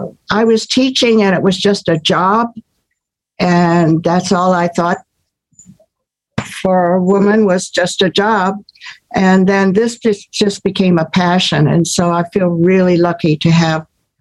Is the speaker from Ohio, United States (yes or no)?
yes; Ohio, United States; also born or lived in San Francisco; I did 4-H as a kid. I grew up in Ohio, and then I taught home ec in San Francisco.